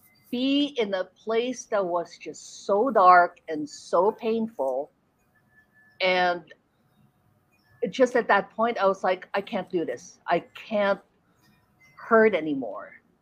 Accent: Philippines; It's almost like we have in, I'm Filipino. So it's in the culture, we have this attitude that's called bahala na, which means God wills it.

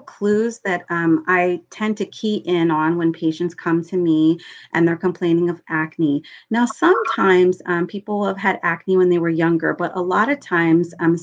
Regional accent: California, United States; I'm originally from California and I'm practicing in Southern California.

